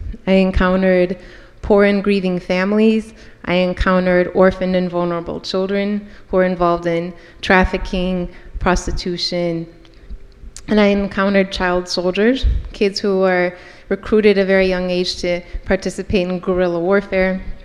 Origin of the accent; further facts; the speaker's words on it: Chicago, Illinois, United States; So, I was born and raised in Chicago.